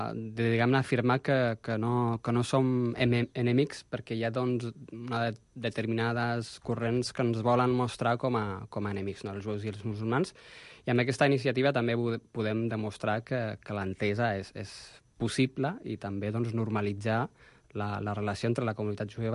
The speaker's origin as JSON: {"language": "Catalan", "country": "Morocco", "moved": "as an adult", "lives_now": "Barcelona, Spain", "said": "Jo vaig venir des del Marroc per continuar els meus estudis universitaris i després vaig estar treballant un temps al Marroc, en el meu país d'origen, i ja, doncs, després d'uns 2 anys treballant al Marroc, doncs, em vaig instal·lar ja aquí a Catalunya, a Barcelona, ja una mica més definitivament."}